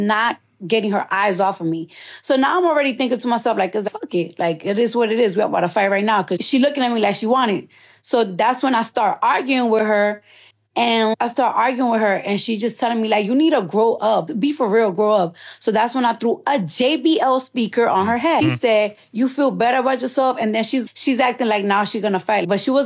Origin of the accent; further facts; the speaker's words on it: Bronx, New York, United States; Bitch, I'm from the Bronx.